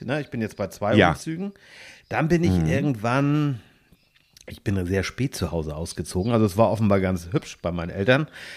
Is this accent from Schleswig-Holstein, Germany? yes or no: yes; Niebüll, Schleswig-Holstein, Germany; born there; Ich bin ja geboren in Niebel.